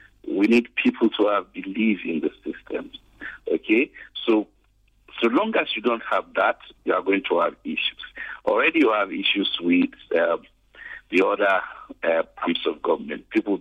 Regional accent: Nigeria; First, as a Nigerian. Second, as a lawyer.

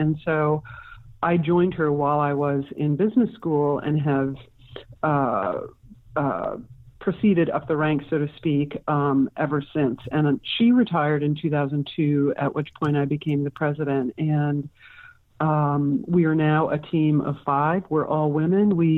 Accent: Milwaukee, Wisconsin, United States; now in San Francisco, United States; currently live in San Francisco, where I've lived since graduating college. I'm a native of Wisconsin. I grew up in Milwaukee, but I moved here pretty quickly after graduating.

